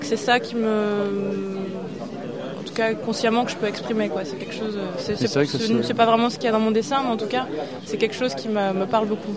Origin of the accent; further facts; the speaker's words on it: Gabon; Moi je suis gabonaise d'Afrique centrale, donc un petit pays d'Afrique centrale.